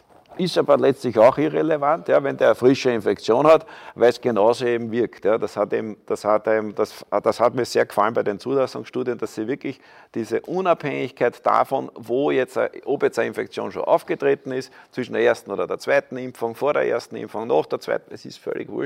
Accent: Austria; wir sind ja Österreicher

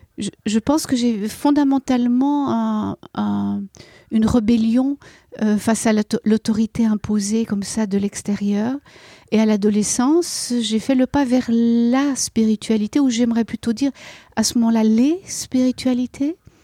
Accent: Geneva, Switzerland; j'étais une Suissesse, donc ça veut dire que je suis une fille des montagnes. du lac et des montagnes, je suis née à Genève

